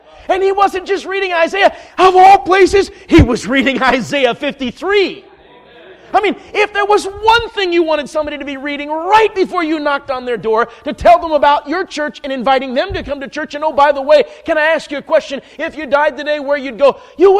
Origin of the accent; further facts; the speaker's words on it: Minnesota, United States; moved away; And I grew up in Minnesota, but I've been away long enough to know how to dress.